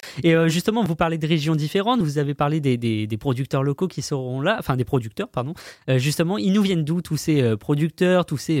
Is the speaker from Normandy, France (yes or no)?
yes; Normandy, France; Ah, oh, alors, faut savoir que je suis normand.